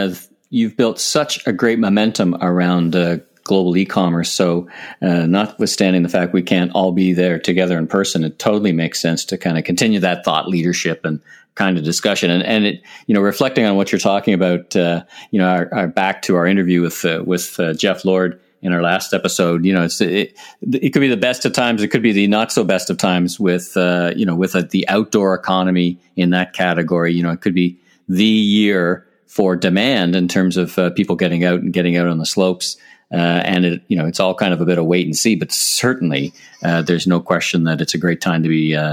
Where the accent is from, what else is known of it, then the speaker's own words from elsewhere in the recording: Canada; end off with a spotlight on my home country, Canada. We'll talk about what's going on up here, up north, in Canada